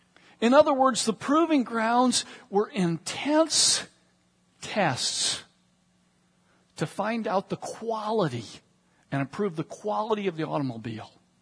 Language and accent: English; Michigan, United States; I grew up in Michigan, so I grew up in automobile country, and my uncle was an engineer for General Motors